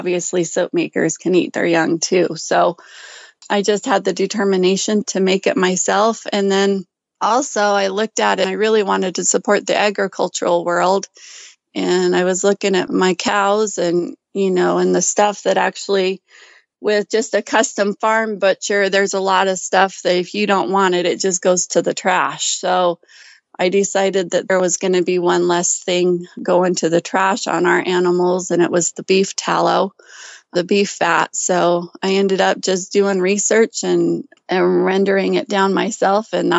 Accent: Gooding, Idaho, United States; I'm from Gooding, Idaho. I live on a rural farm.

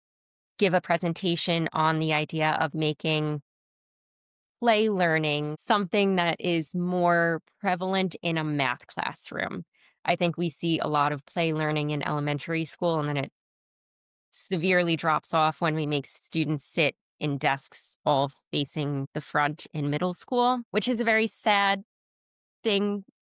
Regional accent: Bolton, New York, United States; especially I grew up partially in Bolton on Lake George. So the Adirondacks do hold a very special place in my heart.

